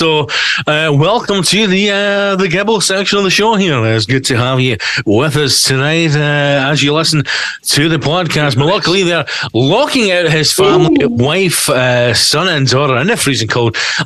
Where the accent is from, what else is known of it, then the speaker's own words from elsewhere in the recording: Scotland, United Kingdom; Especially being Scottish, man.